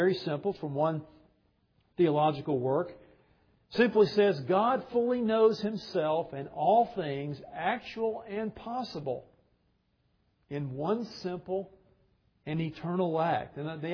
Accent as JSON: {"language": "English", "region": "Georgia", "country": "United States", "tie": "born or raised there", "said": "we grew up in Georgia. So we would go in the mountains in North Georgia and camp and trout fish."}